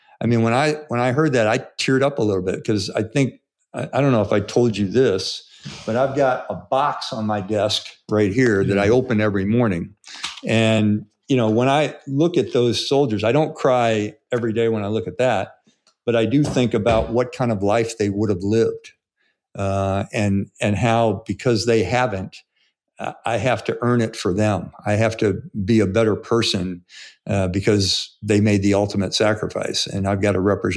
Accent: St. Louis, Missouri, United States; Tim, you know I'm from St. Louis. I had never left the city of St. Louis until I went off to West Point, yeah, and my first time on a plane.

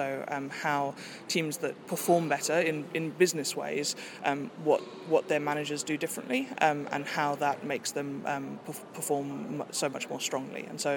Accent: Cape Town, Western Cape, South Africa; I'm from Cape Town, so it's not quite Newcastle, but it's lovely as well.

